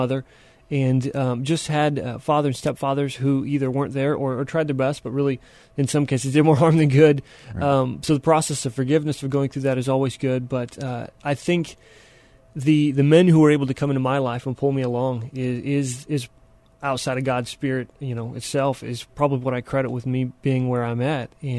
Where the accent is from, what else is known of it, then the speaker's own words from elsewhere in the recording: Tulsa, Oklahoma, United States; Yeah, the quick version is I grew up in the middle of the country. Grew up in Oklahoma, Tulsa, Oklahoma, and born to a large, loud Italian family.